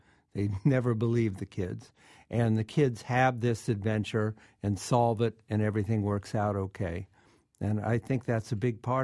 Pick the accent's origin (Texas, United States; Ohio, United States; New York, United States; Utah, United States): Ohio, United States; Columbus; I grew up in Columbus, Ohio, and I used to ride my bike around the neighborhood